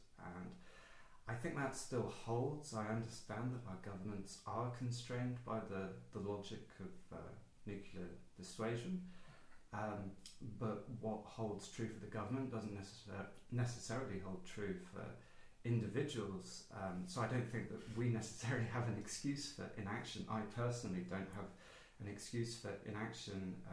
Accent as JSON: {"language": "English", "region": "England", "country": "United Kingdom", "also_born_or_lived": "France / Germany", "said": "I think I've grown up in different countries. I'm from England, but I spent half my life in France. I've lived in Germany. I consider myself quite European"}